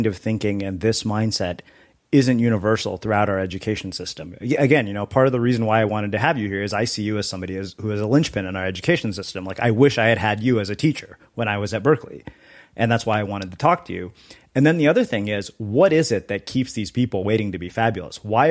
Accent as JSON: {"language": "English", "country": "India", "said": "I mean, I come from a culture, being Indian, where that whole fear of failure has been ingrained into me"}